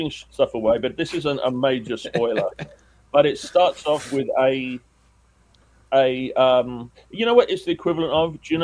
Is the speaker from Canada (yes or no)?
no; England, United Kingdom; and you can tell I'm English.